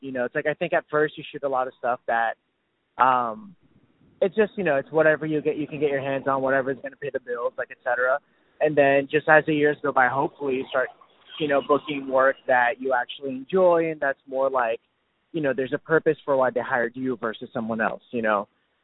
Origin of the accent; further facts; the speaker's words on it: Brazil; English is a second language; moved away as an adult; now in Los Angeles, United States; And then because I am from Brazil and I'm international, I had to get a visa after that to be able to work.